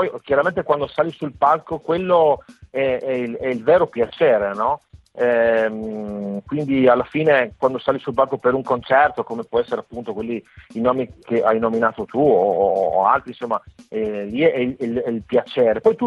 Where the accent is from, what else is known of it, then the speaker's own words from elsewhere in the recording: Friuli-Venezia Giulia, Italy; io sono friulano, quindi conosco lo studio da moltissimi anni